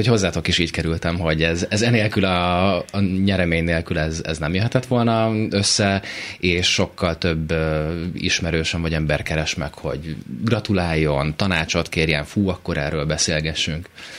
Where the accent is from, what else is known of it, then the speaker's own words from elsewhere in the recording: Pécs, Baranya, Hungary; Én Pécsen születtem, és Pécs környékén nőttem fel.